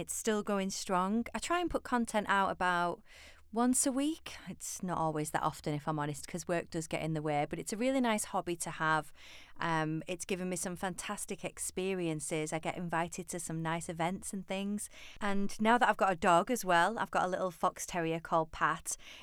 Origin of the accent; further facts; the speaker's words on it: North West England, United Kingdom; now in Newcastle, United Kingdom; Well, I am originally from Lancashire, but I moved to Newcastle just after uni